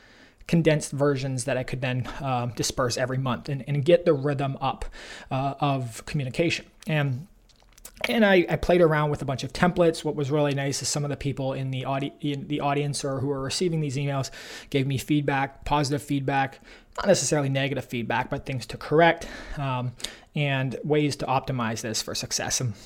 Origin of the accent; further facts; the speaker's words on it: Canada; So maybe, you know, for us, we're Canadian